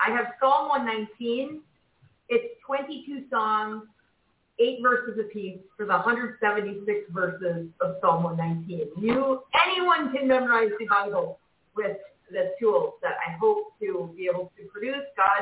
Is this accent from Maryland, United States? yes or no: no; Wisconsin, United States; from Wisconsin, central Wisconsin